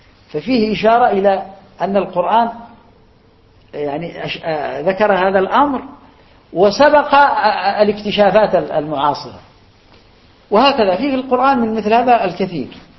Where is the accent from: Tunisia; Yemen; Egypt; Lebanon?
Yemen; يعني أنا أذكر عندنا في اليمن وصلنا إلى 40 حزب يمكن في بلد واحد، هذا اليمن بلد واحد